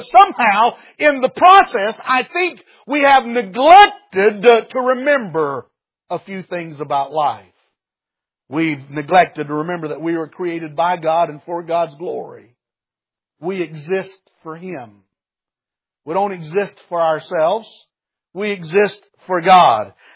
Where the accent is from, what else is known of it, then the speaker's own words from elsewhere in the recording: Bengal Holler, West Virginia, United States; I'm from Bengal Holler, went to Man High School, and I married my high school sweetheart 35 years ago.